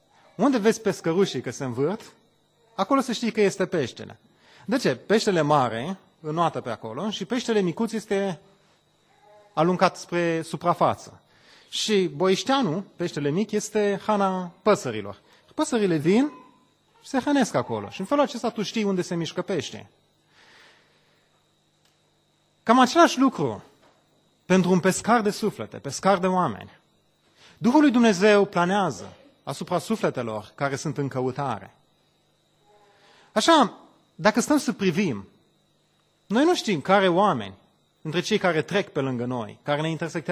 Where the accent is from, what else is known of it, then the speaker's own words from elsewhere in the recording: Brăila, Brăila County, Romania; Eu sunt deloc din Brăila. Acolo se mergea mult la pescuit.